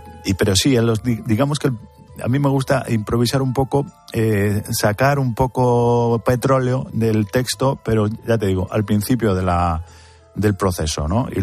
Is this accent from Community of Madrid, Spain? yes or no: yes; Alcalá de Henares, Community of Madrid, Spain; also born or lived in Toledo; sí, me crié en Alcalá. Soy de un pueblo de Toledo que se llama Jofrín, pero... Pero sí, me crié en Alcalá.